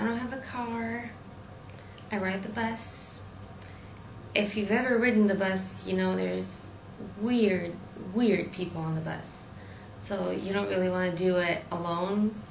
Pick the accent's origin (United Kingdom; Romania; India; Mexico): Romania; now in United States; it was different than here. Everything's smaller.